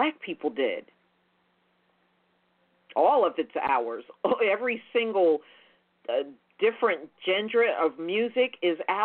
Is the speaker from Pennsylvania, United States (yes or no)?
yes; Philadelphia, Pennsylvania, United States; When I grew up in Philadelphia, there was a black homeless man found in an abandoned house.